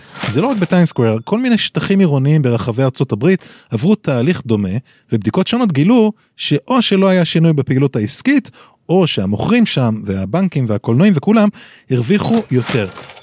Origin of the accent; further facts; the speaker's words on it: Jerusalem, Jerusalem District, Israel; בתור נער ירושלמי אני זוכר שכשרצינו לצאת לאנשהו היינו יורדים למדרחוב